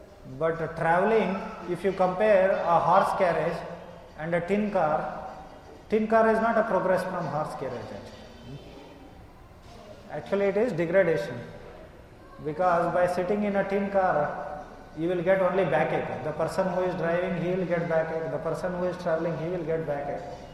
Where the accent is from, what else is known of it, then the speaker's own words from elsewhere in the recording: India; moved away as an adult; now in Nepal; So in this way, now you see, I came from India to Nepal.